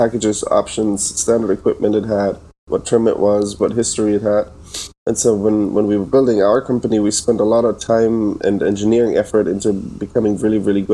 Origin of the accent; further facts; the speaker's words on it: Germany; English is a second language; moved away as an adult; now in United States; I'm from Germany originally. You can hear I'm not from the US. I moved to the US in 2011 to go to business school.